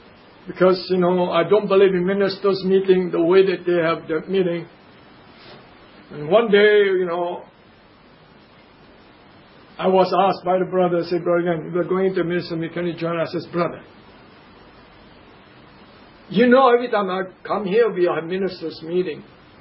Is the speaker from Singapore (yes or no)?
yes; Singapore; I said, I'm not Filipino, I'm Singaporean, you know that.